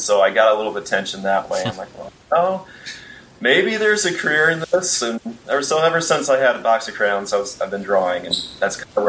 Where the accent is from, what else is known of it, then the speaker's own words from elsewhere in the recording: Ohio, United States; also born or lived in Kansas / New Jersey / New York; now in St. Petersburg, United States; I'm not from St. Petersburg. I've been here 5 years. I'm originally from Ohio. I've lived all over the place. So I actually lived in Kansas for a little bit. I've lived in New Jersey, New York, and Florida